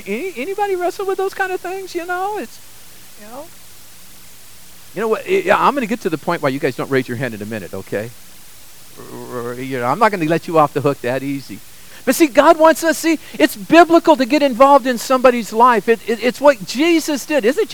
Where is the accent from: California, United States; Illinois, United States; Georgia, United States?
California, United States; Sacramento; And I grew up in Sacramento, and both our hospitals, I remember one was Mercy.